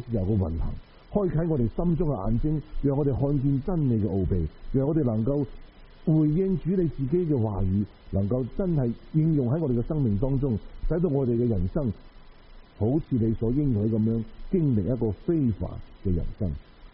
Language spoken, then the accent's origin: Cantonese; Guangdong, China; 我哋广东人话人识唔识死啊？